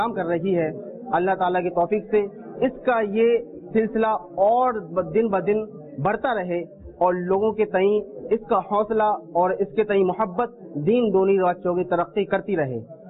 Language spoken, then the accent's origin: Urdu; India; now in Egypt; میں ہندوستان سے تعلق رکھتا ہوں اور یہاں پر جامع اظہر مصر میں تعلیم کی خاطر حاضر ہوا ہوں،